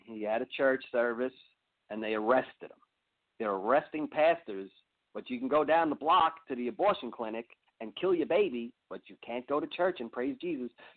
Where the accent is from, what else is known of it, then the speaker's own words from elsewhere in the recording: New York, United States; I grew up in New York. I've been to Manhattan.